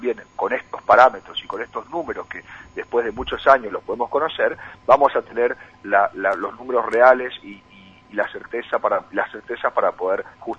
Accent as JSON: {"language": "Spanish", "country": "Argentina", "said": "no como miembro de Cambiemos, sino como argentino."}